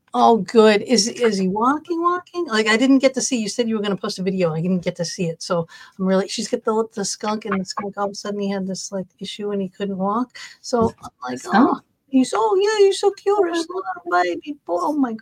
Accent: Massachusetts, United States; I'm from up there. I'm in from Massachusetts, Christine, originally.

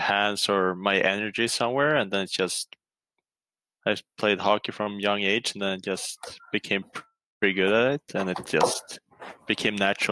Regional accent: Sweden; I'm from Sweden, from school FTS. Sweden up north there, and I've been playing hockey up in Sweden in the SHL of Luleå

